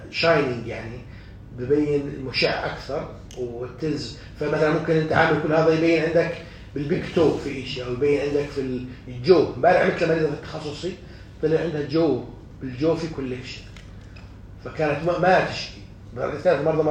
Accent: Jordan; طبعا مش عندنا بالأردن

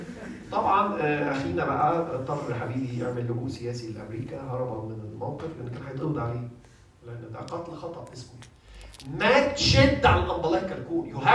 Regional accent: Egypt; في تقاليد عندنا في مصر بنرمي في النيل

